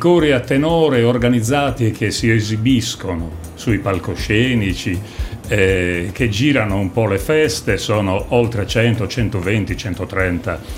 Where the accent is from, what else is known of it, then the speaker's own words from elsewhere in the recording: Torpè, Sardinia, Italy; il mio paesino, che è Torpè, che ha 2000 abitanti, conta oggi oltre 100 cantori